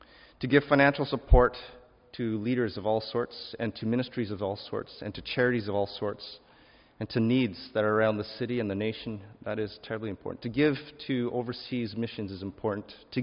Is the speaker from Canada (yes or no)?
yes; Calgary, Alberta, Canada; now in Vancouver, Canada; the same kind of problems that my hometown city, Calgary, is going through right now.